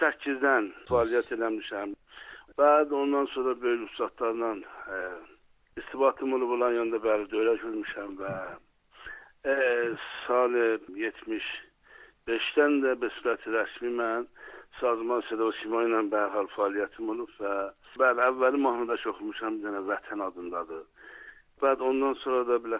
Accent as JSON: {"language": "Azerbaijani", "town": "Mianeh", "region": "East Azerbaijan", "country": "Iran", "lives_now": "Tehran, Iran", "said": "mən iftiharım olub ki, Türkəm, Azərbaycanlıyam, Miyana şəhrindənəm və yaşayışım təqribən 35 ildir ki, Tehranda Kərəşdə yaşayışım vardı."}